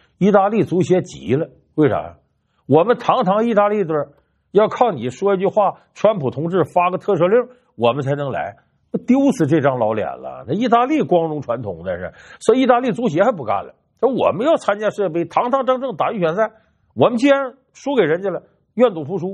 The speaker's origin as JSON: {"language": "Chinese", "region": "Northeast China", "country": "China", "tie": "born or raised there", "said": "用我们东北老家的话，这支球队不省心呢。"}